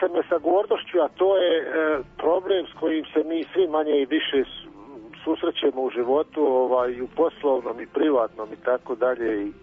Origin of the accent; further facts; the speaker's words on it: Banja Luka, Republika Srpska, Bosnia & Herzegovina; moved away as an adult; now in Germany; Ja sam iz Banja Luke, tu sam već 30 godina i tako.